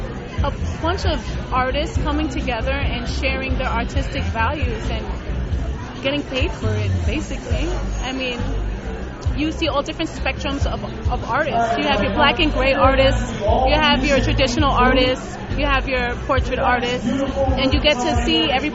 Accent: Yonkers, New York, United States; Well, I'm actually from Wyoming, which is Yonkers, but I work out of the Bronx, and I've been working out of the Bronx since I was 16.

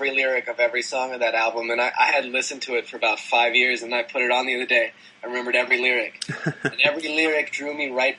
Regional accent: Chicago, Illinois, United States; I grew up in Chicago

